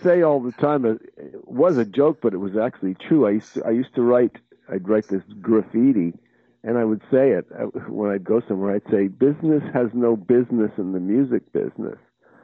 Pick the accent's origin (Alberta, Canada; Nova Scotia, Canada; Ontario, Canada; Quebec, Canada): Quebec, Canada; I'm a Canadian, and when I started in 69, 70, you know, all I did was play around the province of Quebec, where I'm from, and the fact that I didn't even speak French